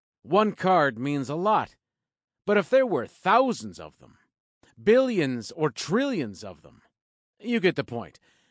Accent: New England, United States; The analogy fits for me because I grew up in New England.

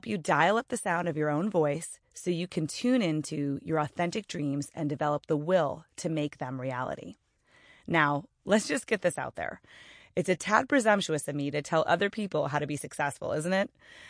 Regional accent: United States; born there; I was born in the United States, where education is widely available to both genders.

